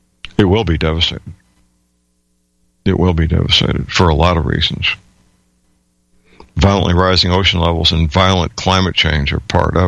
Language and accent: English; St. Louis, Missouri, United States; I did find out that locally in my hometown, St. Louis, Missouri, they made use of a Superfund cleanup site as a cover story to do something else.